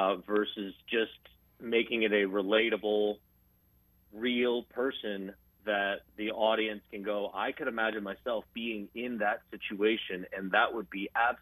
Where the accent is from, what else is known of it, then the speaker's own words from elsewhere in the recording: New Hampshire, United States; I grew up in New Hampshire, so just south of you guys.